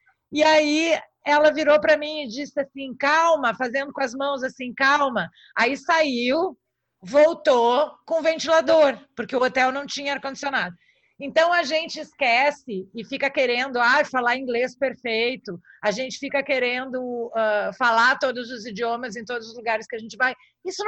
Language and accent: Portuguese; South Region, Brazil; E olha que eu sou do Sul, né? Que, teoricamente, a gente está mais perto ali das fronteiras com a Argentina.